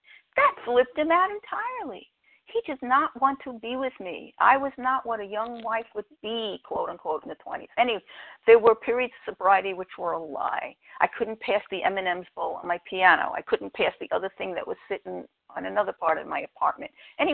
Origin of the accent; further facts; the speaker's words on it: Pennsylvania, United States; from Pennsylvania in the Poconos.